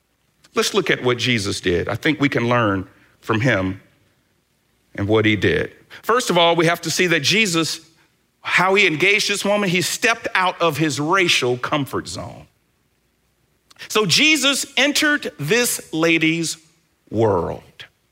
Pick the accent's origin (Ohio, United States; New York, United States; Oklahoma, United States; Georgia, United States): Georgia, United States; Atlanta; also born or lived in Tennessee; From growing up in Atlanta, an all-black area, to going to the University of Tennessee, an all-white area.